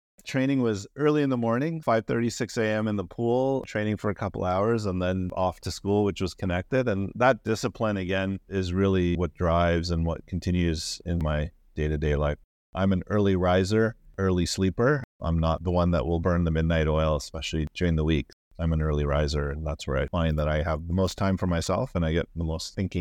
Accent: Canada; certainly interesting growing up in Canada with my father.

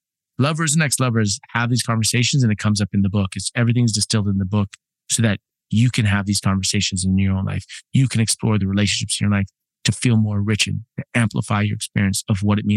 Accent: Los Angeles, California, United States; also born or lived in New York; Before that was New York for 18. And before that, I grew up in Los Angeles for 18 years.

